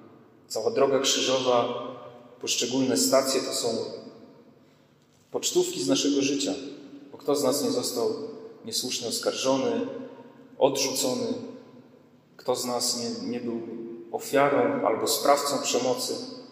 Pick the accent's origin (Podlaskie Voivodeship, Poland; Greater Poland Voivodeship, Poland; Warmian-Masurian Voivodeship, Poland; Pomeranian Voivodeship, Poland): Warmian-Masurian Voivodeship, Poland; Ja pochodzę z Mazur, jak pójdę do lasu niedaleko domu rodziców, tam się jeszcze ślady tego kultu pogańskiego znajdują.